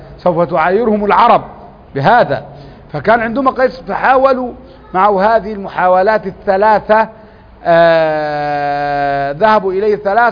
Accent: Upper Egypt, Egypt; وكان الالتزام عندنا في الصعيد

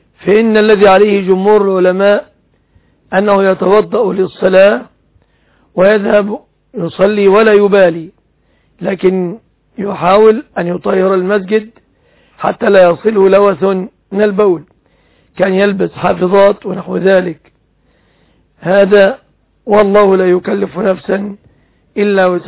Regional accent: Egypt; في بلادنا مصر

